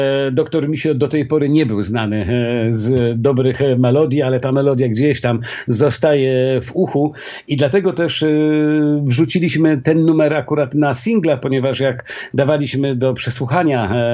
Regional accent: Strzelce Opolskie, Opole Voivodeship, Poland; Ja jestem, słuchaj, z małego miasteczka na Opolszczyźnie, Strzelce Opolskie. To miasto mnie w jakimś sensie, wiesz, ukształtowało. Tam się wychowałem

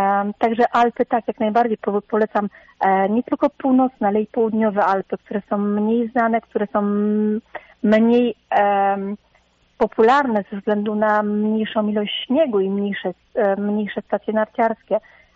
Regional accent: France; U nas we Francji, jeśli chodzi o duże miasta, nie zawsze jest bezpiecznie.

